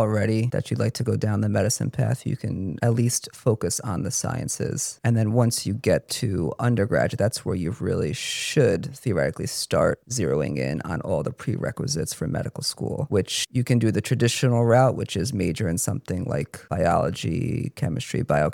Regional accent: New York, United States; I grew up in Rockland County. I went to New Jersey for college. So most of my family and friends were local.

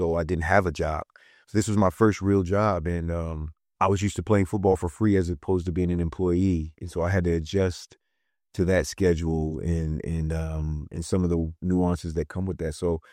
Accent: Knoxville, Tennessee, United States; They were about an hour and 45 minutes away from my hometown in Knoxville, Tennessee.

